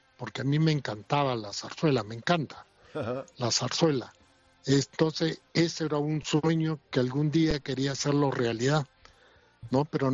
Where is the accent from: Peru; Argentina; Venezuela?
Peru; moved away as an adult; now in Spain; para venir a España de Perú, yo soy del Perú